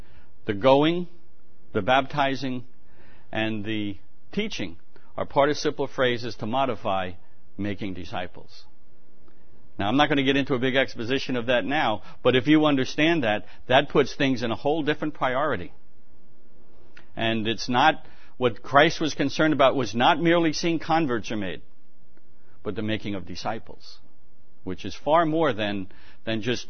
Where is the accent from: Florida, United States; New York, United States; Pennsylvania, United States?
New York, United States; Being a New Yorker, I speak from a New York perspective, and I use analogies that New Yorkers can appreciate.